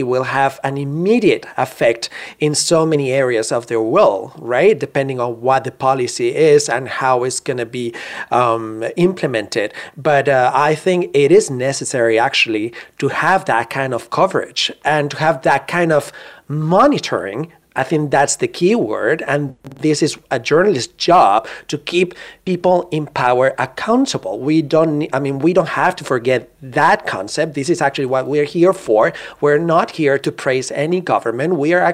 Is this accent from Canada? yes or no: no; Barcelona, Catalonia, Spain; I'm originally from Barcelona, Spain.